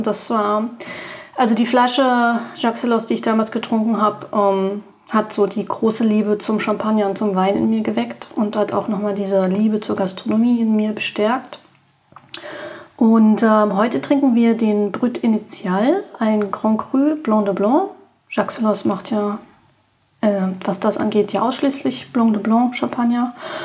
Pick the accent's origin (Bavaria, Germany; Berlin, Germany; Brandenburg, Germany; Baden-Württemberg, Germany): Berlin, Germany; born there; Ich bin geborene Berlinerin und betreibe hier seit 10 Jahren das Zwei-Sterne-Restaurant Tim Rau